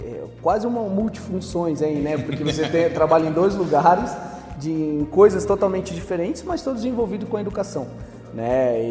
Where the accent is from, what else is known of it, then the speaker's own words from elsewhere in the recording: São Paulo, Brazil; como eu falei, eu sou paulistano e não conheço muito. Conheço muito mais histórias de outras cidades.